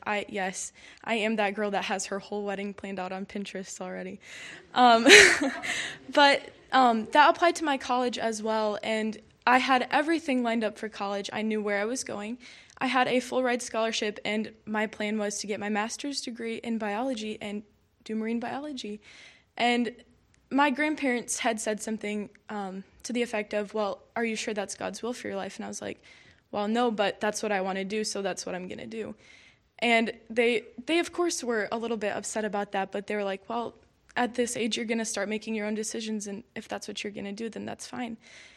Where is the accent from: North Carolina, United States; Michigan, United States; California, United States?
Michigan, United States; Columbiaville; I am a freshman, three-year theology major now. I'm from Columbiaville, Michigan.